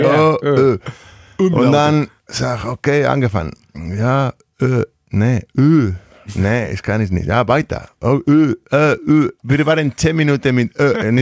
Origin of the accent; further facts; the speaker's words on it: Vitoria, Basque Country, Spain; German is a second language; ich bin aus Vitoria. Das ist ja fast zusammen.